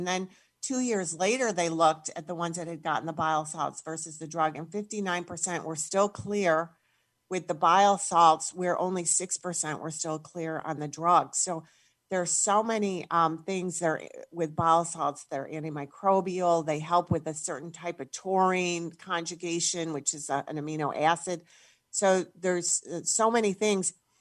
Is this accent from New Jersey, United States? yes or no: no; New York, United States; Yeah, I grew up in New York State, Western New York, quite west, about 50, 60 miles south of Buffalo near the Finger Lakes.